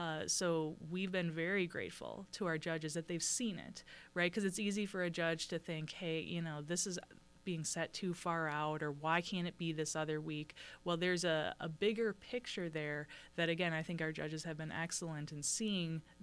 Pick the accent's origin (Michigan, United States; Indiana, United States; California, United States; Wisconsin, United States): Wisconsin, United States; Kenosha; Yes, so I was born and raised in Kenosha County, so I went to Bristol Grade School and Central High School, and I still have family in Kenosha County as well.